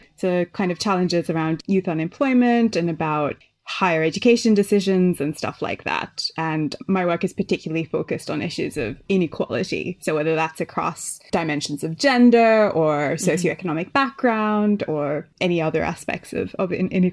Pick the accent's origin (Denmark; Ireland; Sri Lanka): Sri Lanka; I grew up in Sri Lanka, so naturally I read some local literature